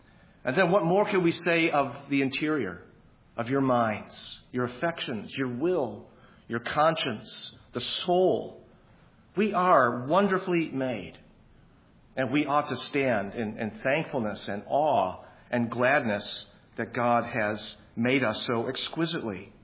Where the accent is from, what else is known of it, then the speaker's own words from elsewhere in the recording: Buffalo, New York, United States; I mean, you don't have to tell me. I'm from Buffalo.